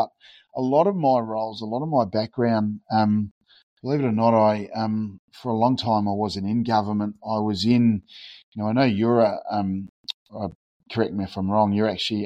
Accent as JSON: {"language": "English", "region": "South Australia", "country": "Australia", "tie": "born or raised there", "also_born_or_lived": "United Kingdom", "said": "I was born and bred in South Australia long, long time ago."}